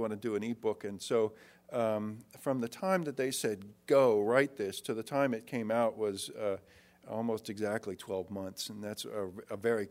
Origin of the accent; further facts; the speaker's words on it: Midwest, United States; It's a Midwestern trip, and I'm a Midwesterner